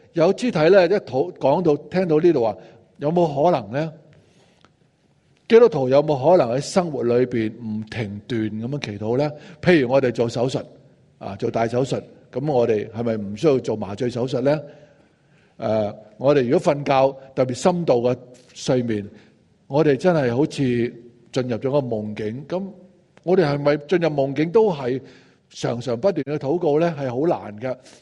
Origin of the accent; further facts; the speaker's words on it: Chaozhou, Guangdong, China; 我们华人呢，特别我潮州人呢，